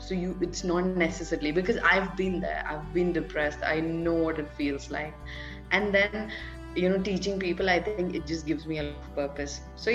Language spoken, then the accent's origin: English; Delhi, India; I'm basically somewhere from Delhi. And I have been born and brought up in, so I was born at one place and then I was brought up in multiple places.